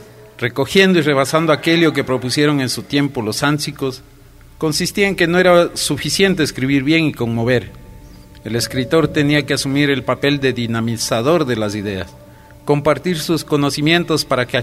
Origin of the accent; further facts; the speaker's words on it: Quito, Pichincha, Ecuador; also born or lived in Ibarra; Nací en Ibarra en 1958. Estudié en mis primeros años de escuela en mi ciudad natal. A la edad de 9 años toda mi familia se mudó a Quito, donde terminé la primaria. La secundaria la hice en el Colegio Benalcázar.